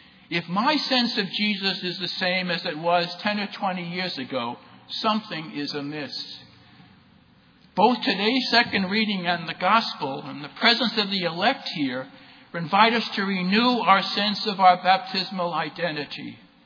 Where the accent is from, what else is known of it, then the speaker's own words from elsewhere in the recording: Brooklyn, New York, United States; born there; My birth in Brooklyn, New York was not a fact, it was an event. That I was born in Brooklyn is a fact now and always.